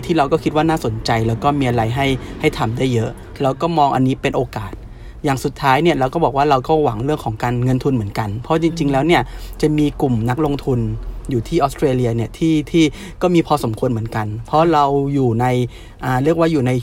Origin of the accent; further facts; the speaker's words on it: Bangkok, Thailand; ผมเกิดและโตแถวย่านบางรักผมก็จะเดินเขาพากินแถวย่านบางรัก